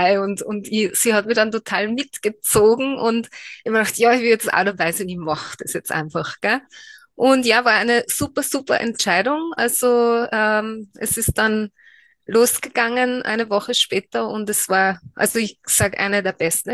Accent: Upper Austria, Austria; ich komme aus Oberösterreich. Ich bin im September werde ich 49

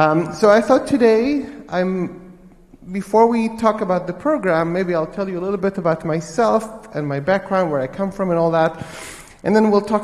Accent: Israel; moved away as an adult; also born or lived in London / New York City; I was born in Israel. I moved out of Israel when I was 18. I went to study at the Royal College of Music in London. I was there for 4 years, and then I went to New York City.

